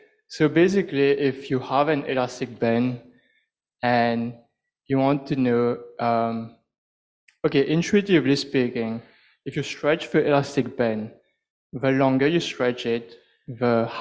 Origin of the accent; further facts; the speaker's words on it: Mauritius; I'm from Mauritius.